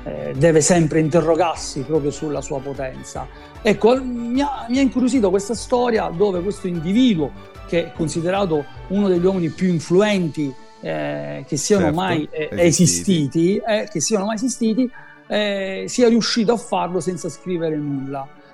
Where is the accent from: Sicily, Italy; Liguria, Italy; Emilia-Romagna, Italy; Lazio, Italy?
Sicily, Italy; Ma perché noi siciliani siamo stati e siamo dei curiosi